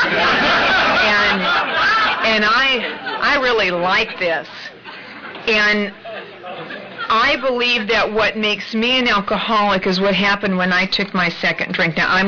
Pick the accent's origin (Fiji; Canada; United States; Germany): United States; Midwest; I was raised in the Midwest in a very kind, comfortable home.